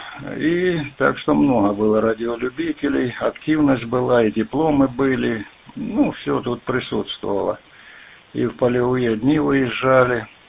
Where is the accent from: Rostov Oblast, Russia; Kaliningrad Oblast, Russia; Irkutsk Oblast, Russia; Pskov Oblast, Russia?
Rostov Oblast, Russia; Donetsk; also born or lived in Novocherkassk; Я родился, правда, в Новочеркасске. Ну, а переехали сюда в 58-м году. Станица Гундаровская, такая есть казачья станица Гундаровская. Ну, это рядом, тут 7 километров от города. Сейчас уже это город Донецк